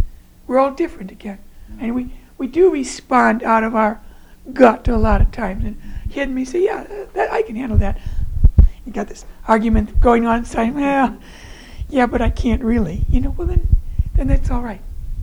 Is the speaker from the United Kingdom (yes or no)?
no; Michigan, United States; We're from Michigan